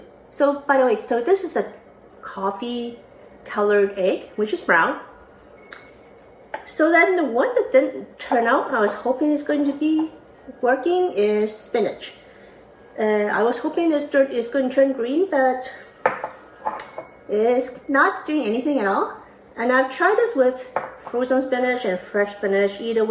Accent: Hong Kong; where I grew up in Hong Kong, Easter was actually a four-day weekend.

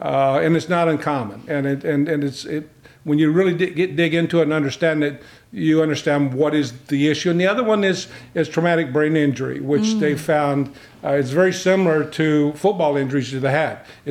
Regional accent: Midwest, United States; moved away as an adult; Well, I am retired. I grew up in the Midwest, worked in the New York area for most of my career, and then moved down here about 20-some years ago to retire.

